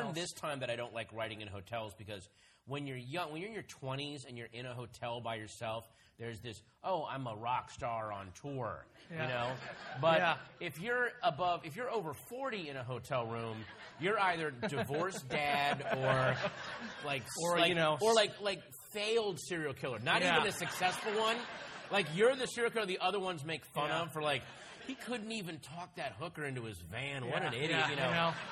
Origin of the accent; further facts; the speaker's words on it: Virginia, United States; We grew up in Northern Virginia.